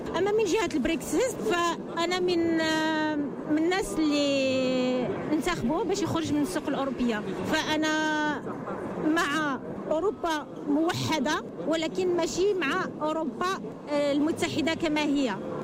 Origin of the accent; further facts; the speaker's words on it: Morocco; now in United Kingdom; انا والله لما نكون من نكون في المغرب تنكون بريطانيه، ومن نكون في بريطانيا تنكون مغربيه. فهذا هو اللي جميل، اننا الجذور ديالنا كمغربيه